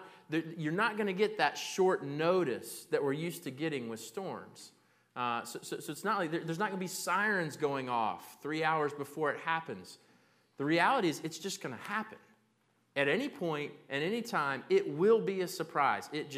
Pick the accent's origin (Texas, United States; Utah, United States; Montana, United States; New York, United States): Texas, United States; Galveston; born there; Now, I was born in Galveston, Texas, and I only lived there for about 3 weeks after I was born.